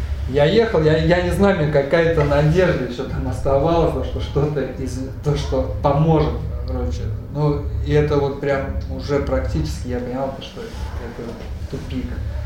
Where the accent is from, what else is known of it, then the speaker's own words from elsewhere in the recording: Saratov, Saratov Oblast, Russia; Я сам родом из Саратова, вот, и приехал я домой туда.